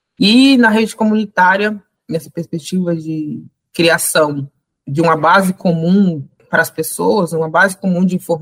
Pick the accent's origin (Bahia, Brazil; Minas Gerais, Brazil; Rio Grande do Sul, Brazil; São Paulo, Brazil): São Paulo, Brazil; Embu das Artes; Eu nasci em São Paulo, na cidade de São Paulo, só que muito pequena fui para o Embu das Artes, município da Grande São Paulo. Eu sou a do meio de três irmãos, todos homens.